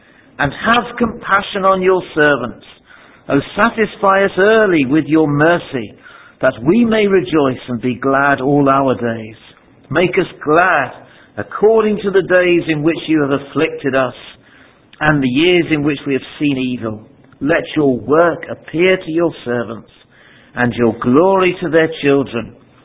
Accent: Southampton, South East England, United Kingdom; I grew up just outside Southampton

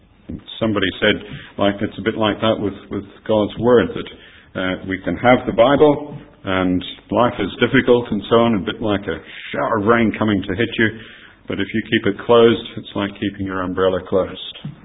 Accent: Australia; moved away; I grew up in Australia, when I went back there for the first time

